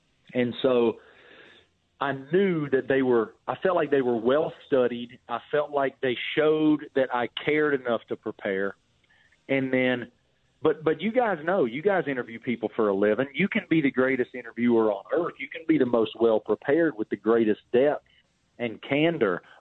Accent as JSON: {"language": "English", "region": "Appalachia", "country": "United States", "said": "And I'm from Appalachia, man. I'm nowhere close to Ohio."}